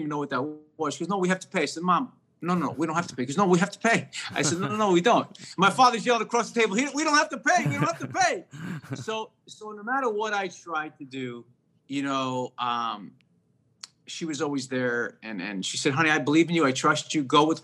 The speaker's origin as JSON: {"language": "English", "region": "New York", "country": "United States", "tie": "born or raised there", "said": "growing up in Queens and the Bronx, Al Pacino was somebody that I really looked"}